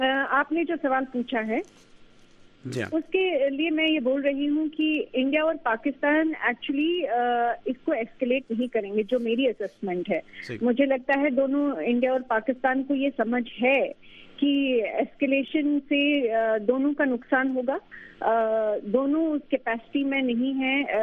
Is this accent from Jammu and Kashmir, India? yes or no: yes; Jammu and Kashmir, India; मैं एक कश्मीरी हूँ, मैं कश्मीर से हूँ, मैं कश्मीर में पैदा हुई हूँ, बड़ी हुई हूँ